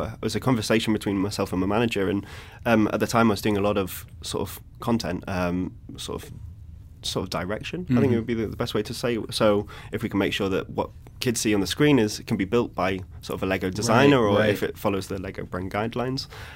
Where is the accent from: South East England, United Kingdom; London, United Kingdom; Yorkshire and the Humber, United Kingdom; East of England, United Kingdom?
London, United Kingdom; now in Billund, Denmark; I came from London, so going from London to Billund, so a town of millions and millions and millions to like a small rural town of 3,000 people.